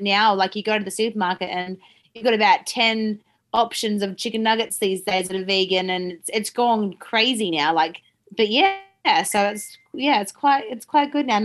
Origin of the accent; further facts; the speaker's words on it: Australia; now in New Zealand; I'm actually Australian. So when it came to living in the Southland